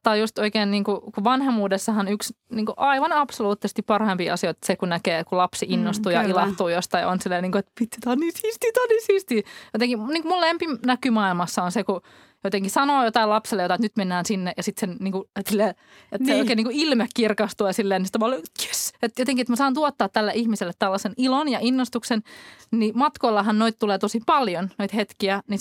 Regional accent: Turku, Southwest Finland, Finland; No minä kerron Turusta matkavinkin, koska olen sieltä kotoisin.

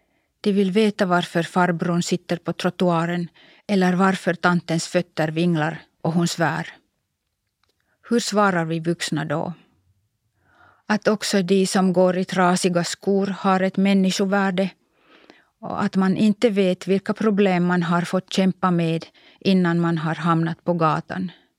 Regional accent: Kuopio, North Savo, Finland; Jag hörde till den första generationen i Kuopio som inte gick i läroverken utan till grundskolan.

